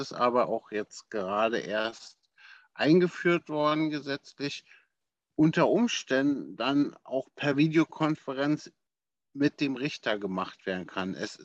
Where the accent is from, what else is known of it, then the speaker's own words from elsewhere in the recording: Berlin, Germany; ich lebe und liebe meine Heimatstadt hier in Berlin.